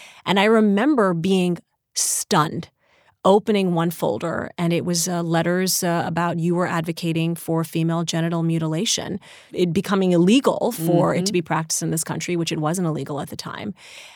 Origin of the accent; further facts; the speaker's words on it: Saudi Arabia; And for me, as a girl growing up in Saudi Arabia, he was sort of this larger-than-life champion of peace.